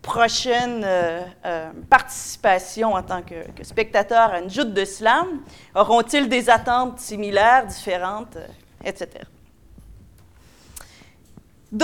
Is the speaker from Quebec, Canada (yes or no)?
yes; Quebec, Canada; Chez nous, au Québec, ça fait partie des prescriptions officielles depuis 2009.